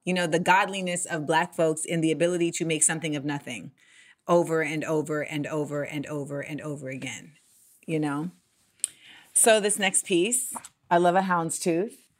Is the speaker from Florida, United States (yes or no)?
yes; Orlando, Florida, United States; And I love this piece because I grew up in Orlando, Florida.